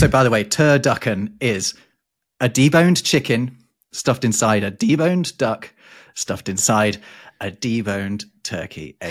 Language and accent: English; Derby, East Midlands, United Kingdom; I once went with my wife, who is French, to a pretty down market restaurant in my hometown of Derby.